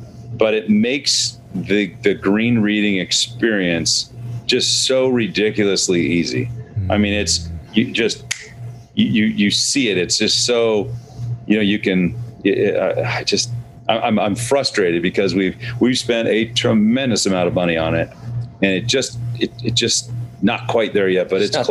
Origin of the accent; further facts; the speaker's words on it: Seattle, Washington, United States; I'm kind of all over. I'm from Seattle